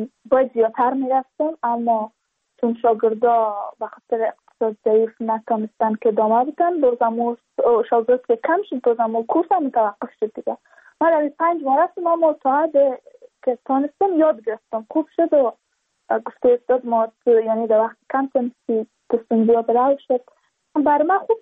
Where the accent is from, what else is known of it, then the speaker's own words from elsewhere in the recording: Badakhshan, Afghanistan; چون ما از بدخشان هستیم. یعنی منطقای دور دستش